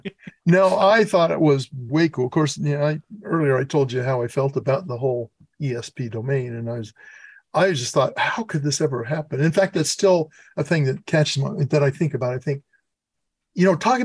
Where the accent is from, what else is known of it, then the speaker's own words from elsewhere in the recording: La Grande, Oregon, United States; born there; I was born in Oregon.